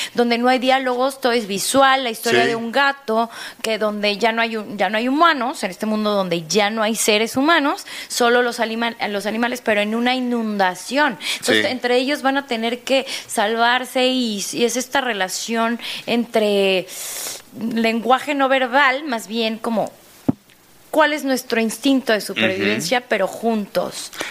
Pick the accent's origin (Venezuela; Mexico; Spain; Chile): Mexico; no sé si realmente se querían burlar de nosotros, ajá, como mexicanos o como latinos